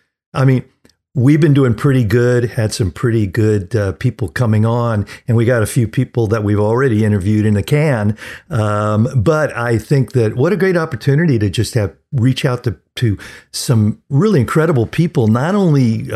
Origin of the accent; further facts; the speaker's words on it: Sacramento, California, United States; And this is … from Sacramento, California.